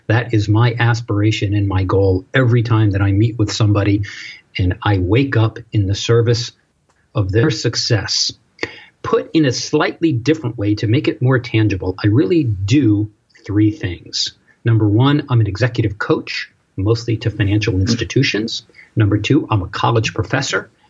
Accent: New York, United States; But I was born and bred in the New York area.

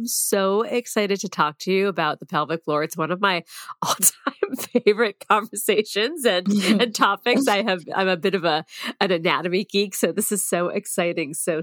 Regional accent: Boston, Massachusetts, United States; Yeah, no, I'm from the Boston area, but I went to school at the Boston Observatory.

